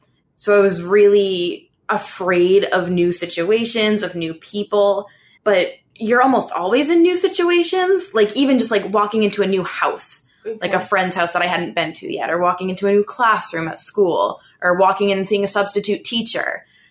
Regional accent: New England, United States; now in Washington, United States; But beyond that, I grew up in New England. I now live in DC.

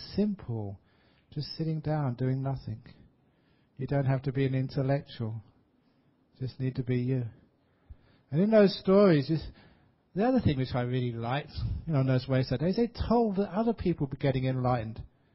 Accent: Singapore; You know, I'm a Singaporean, why can't I?

